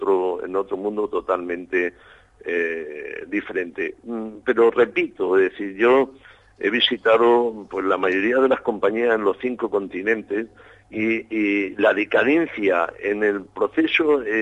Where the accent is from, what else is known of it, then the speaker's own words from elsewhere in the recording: Murcia, Region of Murcia, Spain; Yo soy de Murcia, ¿no?